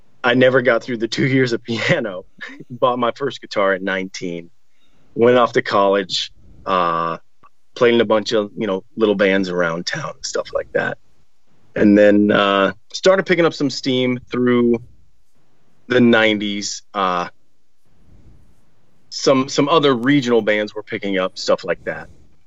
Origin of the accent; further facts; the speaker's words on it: Minneapolis, Minnesota, United States; I was raised in Minneapolis, Minnesota.